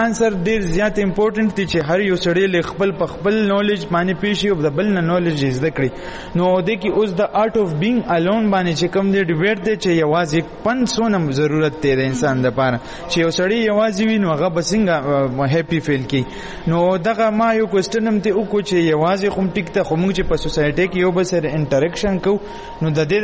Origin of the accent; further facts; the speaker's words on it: Peshawar, Khyber Pakhtunkhwa, Pakistan; زه ایف سی کالج کې سبق ویم لاهور کې د پولیټیکل ساينس سټوډنټ یم د ایم فیل او زه د پېښور اوسیدونکی یم